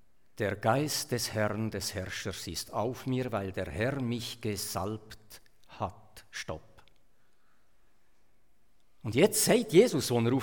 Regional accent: Switzerland; Wenn ich als Schweizer eine Israel-Reise mache, dann sehe ich kaum Berge.

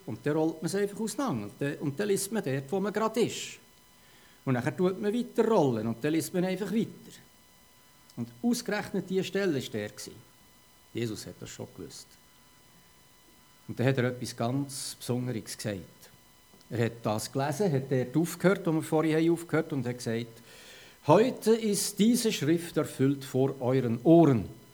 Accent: Switzerland; Und ich als Schweizer habe mir so gedacht

